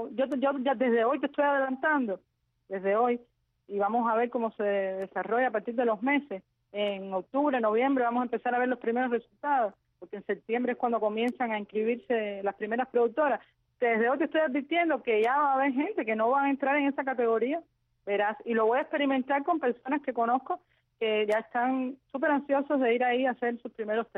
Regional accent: La Timba, Havana, Cuba; ya yo vivo en un barrio complicado, yo soy de La Timba.

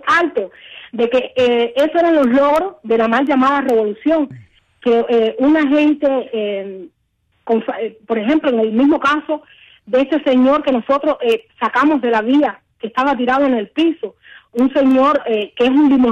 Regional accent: Cuba

